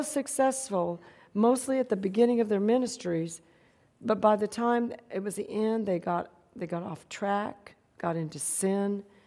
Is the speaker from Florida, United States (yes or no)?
no; Fresno, California, United States; also born or lived in Downey; And I'm from Fresno, California, born in Downey, California. All my relatives were all over California.